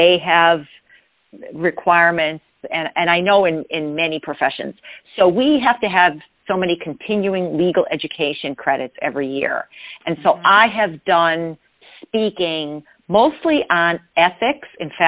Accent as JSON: {"language": "English", "town": "Peckville", "region": "Pennsylvania", "country": "United States", "tie": "born or raised there", "said": "And I grew up in Peckville"}